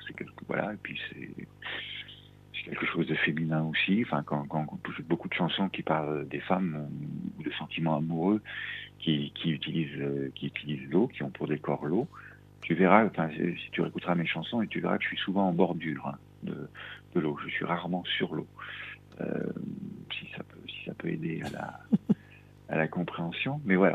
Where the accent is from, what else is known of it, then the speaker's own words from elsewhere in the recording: Auvergne-Rhône-Alpes, France; Moi, je suis de l'Isère et de la plaine. Je suis même pas un vrai montagnard.